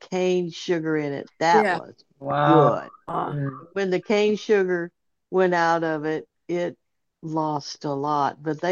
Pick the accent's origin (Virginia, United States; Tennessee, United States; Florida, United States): Florida, United States; born there; I was born in Florida